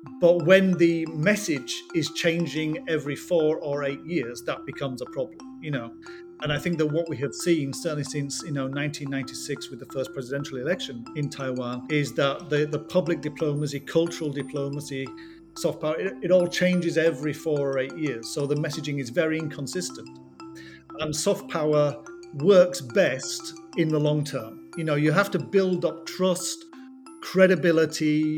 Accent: England, United Kingdom; if people say to me, what is it about being English? I don't know where to start.

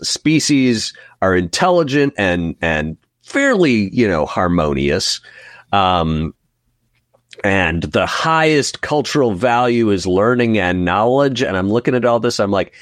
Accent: Midwest, United States; accent: Midwest; my Midwest accent is betraying me.

